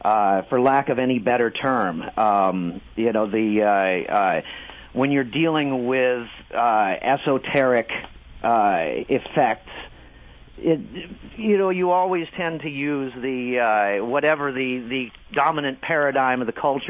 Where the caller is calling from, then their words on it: Oakland, California, United States; Yes, I am. I'm calling from Oakland, where we're trying to dodge the tear gas and the earthquakes.